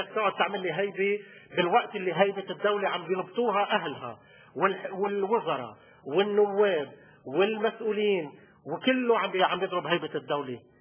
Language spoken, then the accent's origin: Arabic; Lebanon; هيدا واجباتنا نحن كلبنانيين تجاه اي لاجئ موجود على ارضنا اي نازح موجود على ارضنا